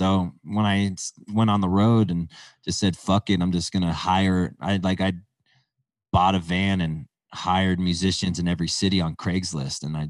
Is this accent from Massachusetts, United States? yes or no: no; Calabasas, California, United States; I'm from Calabasas, you know.